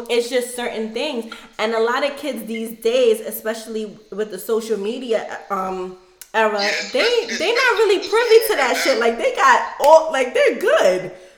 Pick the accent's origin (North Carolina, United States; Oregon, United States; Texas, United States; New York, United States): New York, United States; New York City; Like, I feel like for me growing up, I'm from East Flatbush, Crown Heights area, and it's predominantly West Indian